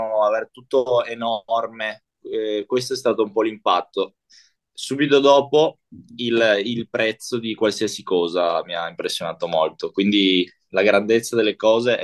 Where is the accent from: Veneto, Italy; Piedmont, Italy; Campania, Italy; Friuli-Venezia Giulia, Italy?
Friuli-Venezia Giulia, Italy; Trieste; io sono di Trieste e stavo a Udine, quindi a un'oretta di distanza.